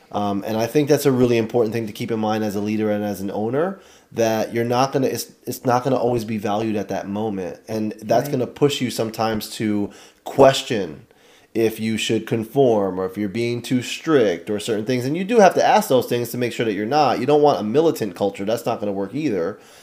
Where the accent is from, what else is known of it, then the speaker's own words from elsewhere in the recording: New York, United States; I'm from New York, so I'm a Giant fan